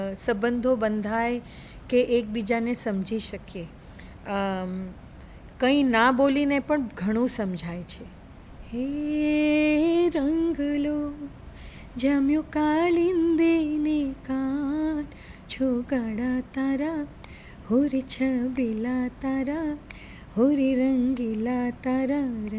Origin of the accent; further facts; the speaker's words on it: Puducherry, India; also born or lived in Mumbai; હું ભારતના મુંબઈ શહેરમાં જન્મેલી એક ગુજરાતી નાગરિક છું. હું નાનપણથી દક્ષિણ ભારતના પોંડિચેરી નગરમાં મોટી થઈ છું.